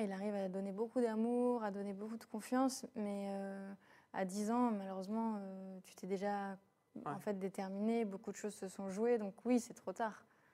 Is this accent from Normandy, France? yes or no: yes; Caen, Normandy, France; now in Paris, France; Moi, je suis normande, ça va faire 11 ans que je suis ici.